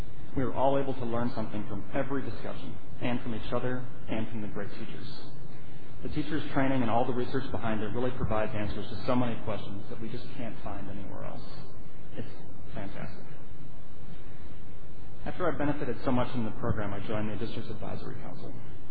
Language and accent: English; Burnsville, Minnesota, United States; now in Apple Valley, United States; and I'm a resident of Apple Valley, and I grew up in Burnsville, but my dad grew up in Crookston.